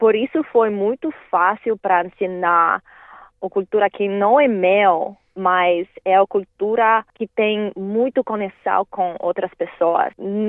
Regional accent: Russia; Portuguese is a second language; porque eu sou russa, eu cresci com esse instrumento.

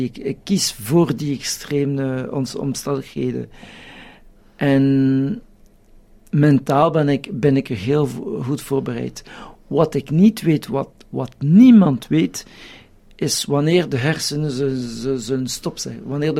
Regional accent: Belgium; ik ben niet Australisch, ik ben Belg

